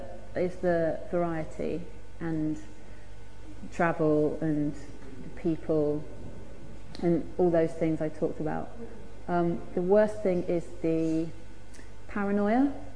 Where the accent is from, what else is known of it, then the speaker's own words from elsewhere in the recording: London, United Kingdom; born there; I was born in London. Yes, and I am 28 years old. And I'm not married, and I don't have children. And I live in London.